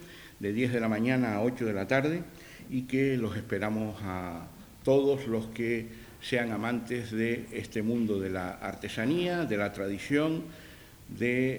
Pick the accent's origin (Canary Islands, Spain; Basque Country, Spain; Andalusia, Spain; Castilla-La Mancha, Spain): Canary Islands, Spain; porque nos identifica como pueblo canario que somos.